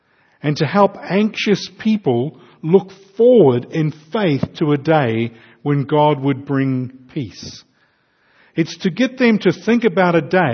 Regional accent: Invercargill, Southland, New Zealand; Some with me growing up in Invercargill

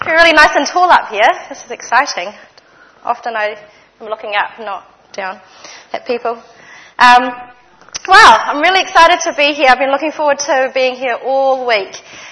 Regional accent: Auckland, New Zealand; So I was born and raised here in Mount Roskill, actually, so not far from here.

